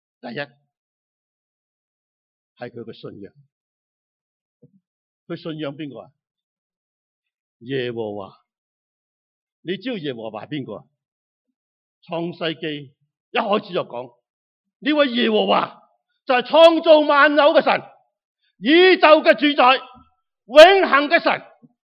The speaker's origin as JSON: {"language": "Cantonese", "country": "Hong Kong", "tie": "born or raised there", "also_born_or_lived": "Guanlan, Guangdong, China", "moved": "as an adult", "lives_now": "Canada", "said": "我小小的时候在香港，第二次世界大战的时候，父母带着四个仔女回到大陆，保安有一个叫地方叫观澜，在这里做生意。到我十五岁左右，父母将我们三个仔送到香港读书，咁一直喺香港。我本来喺香港嘅"}